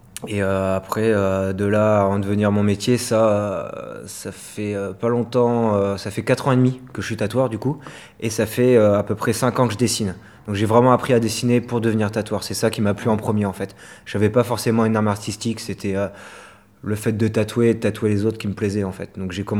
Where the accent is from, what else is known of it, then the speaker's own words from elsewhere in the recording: Lorient, Brittany, France; j'ai 28 ans. Je suis de Lorient